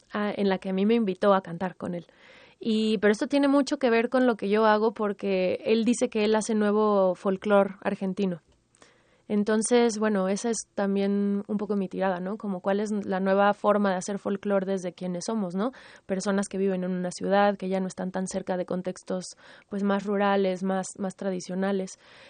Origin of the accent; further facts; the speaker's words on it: Mexico; este derecho que tenemos como mexicanos a cantar esta música